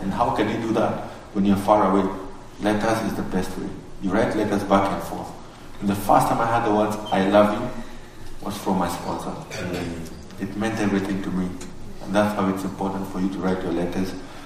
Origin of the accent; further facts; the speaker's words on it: Kenya; As you can see, I'm actually from Kenya.